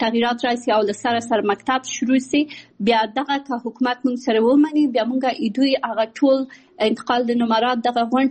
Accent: Kabul, Afghanistan; born there; also born or lived in Pakistan; د ملیحې اکاډمي بنسټ ایښودونکې یم. زه په کابل کې زیږیدلی یم او خپل ابتدایي تعلیمات مې په پاکستان کې کړی او بیا ثانوي او بیرته پوهنتون مې په کابل کې ویلی ده.

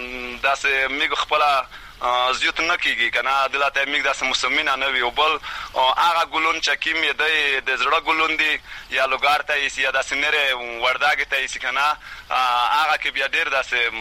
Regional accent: Khost, Afghanistan; زه خپل د خوس ولایت د تڼۍ ولسوالۍ د متک کلی اوسیدونکی

